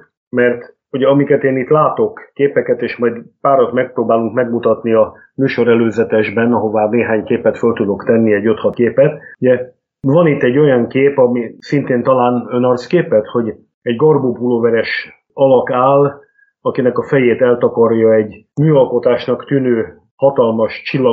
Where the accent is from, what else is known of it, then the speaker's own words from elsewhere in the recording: Nógrád, Hungary; Én félig meddig Nógrád megyei vagyok